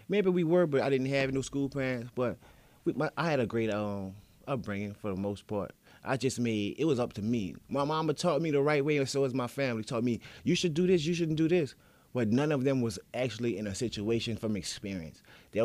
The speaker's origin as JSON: {"language": "English", "region": "Louisiana", "country": "United States", "tie": "born or raised there", "said": "Being coming from where I come from, I grew up on Bourbon Street."}